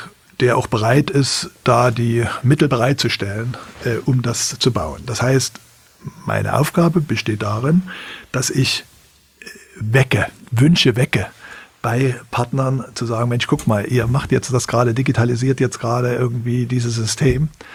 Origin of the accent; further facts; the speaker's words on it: East Germany, Germany; wenn man als Ostdeutscher das dann aus einer vollkommen anderen Perspektive